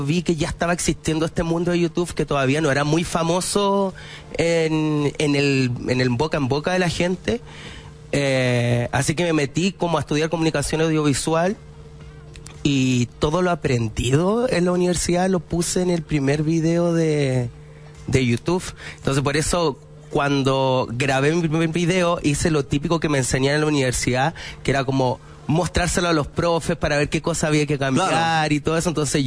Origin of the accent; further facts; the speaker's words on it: Curicó, Maule, Chile; Soy de Curicó.